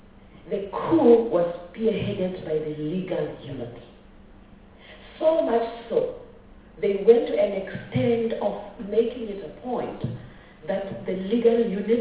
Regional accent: Taung, North West, South Africa; you grow in Bophuthatswana, it was not a choice. The system was imposed on us. Where should I go if I come from Taung?

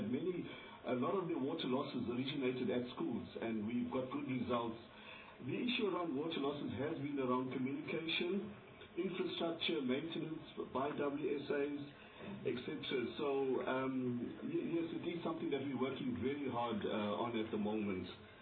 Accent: Mthatha, Eastern Cape, South Africa; With regards to the Amtata area, you know, ironically, my parents live in Amtata, so that's my hometown.

